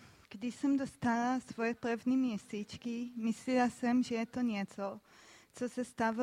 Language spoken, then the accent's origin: Czech; Israel; Vyrostla jsem v Izraeli, kde se ukazuje dětem už v školce fotky z koncentráku.